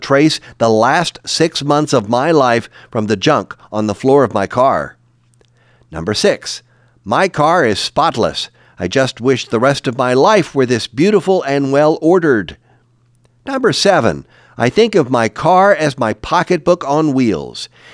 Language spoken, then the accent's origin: English; Detroit, Michigan, United States; Maybe it's because I grew up in Detroit, but I believe that the condition of your vehicle says something about you.